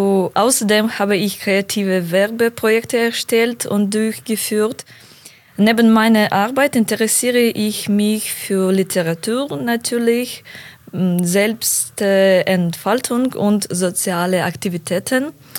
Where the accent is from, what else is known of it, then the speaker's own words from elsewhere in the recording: Ukraine; German is a second language; moved away as an adult; now in Germany; ich komme aus der Ukraine und lebe seit 1,5 Jahren in Deutschland.